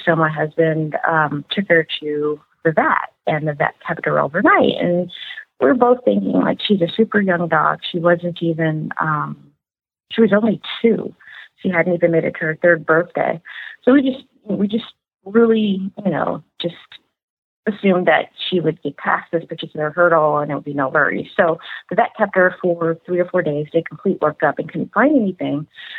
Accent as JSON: {"language": "English", "town": "Chicago", "region": "Illinois", "country": "United States", "tie": "born or raised there", "lives_now": "Los Angeles, United States", "said": "usually I always go back to my hometown of Chicago to, you know, to hang with my mom a little bit."}